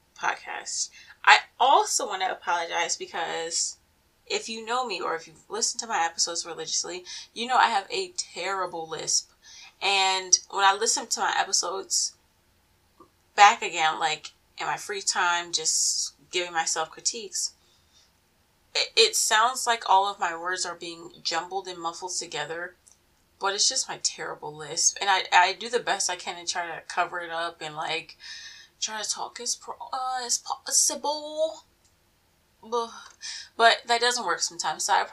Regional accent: Maryland, United States; And I'm from Maryland and we love crabs. Maryland, USA, by the way.

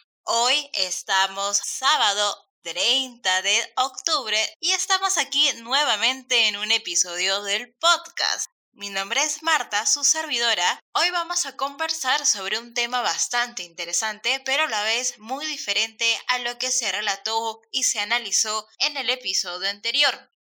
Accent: Peru; en mi país se celebra el Día del Criollismo. Yo me acuerdo que cuando era pequeña, cuando era una niña, hubo una ocasión que me disfracé de una brujita

